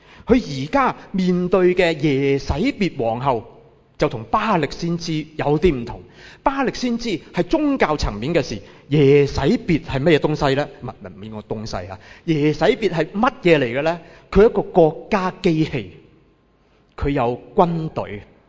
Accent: Hong Kong

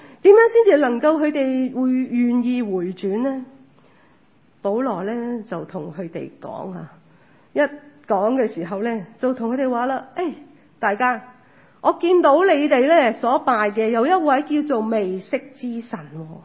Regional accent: China; 即系去面对咧一啲嘅即系我哋中国人

